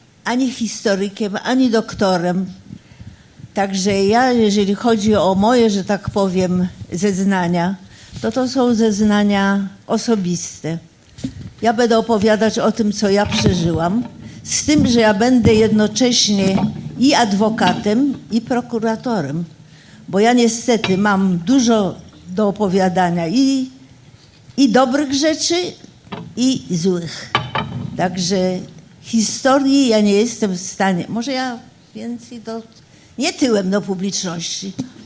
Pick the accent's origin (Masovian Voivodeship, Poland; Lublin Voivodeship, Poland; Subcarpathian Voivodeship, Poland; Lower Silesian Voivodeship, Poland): Masovian Voivodeship, Poland; Warsaw; Ja jestem warszawianką, urodziłam się w Warszawie.